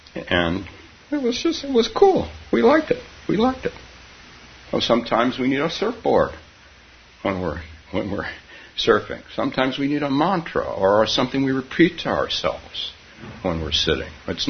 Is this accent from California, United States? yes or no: yes; California, United States; as a teenager growing up on the West Coast, starting about 15 or 16, I grew up in Northern California, so we were a little behind Southern California.